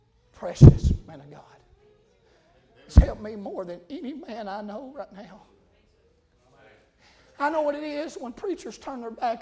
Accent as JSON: {"language": "English", "town": "Grundy County", "country": "United States", "tie": "born or raised there", "said": "I was raised in Grundy County where they steal hubcaps and grow marijuana and they fight all their life. And they love to fight in Grundy County. I was raised up fighting."}